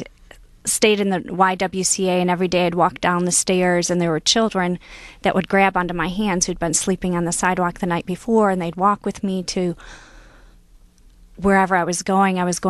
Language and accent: English; Warren, Michigan, United States; Sure. I grew up in Warren, Michigan, and my father was a school teacher in Taylor, Michigan, and my mom stayed home and took care of us kids.